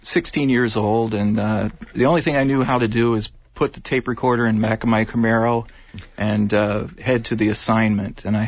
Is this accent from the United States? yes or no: yes; Florida, United States; I grew up in Florida, and, you know, it was the best show that Florida had at the time.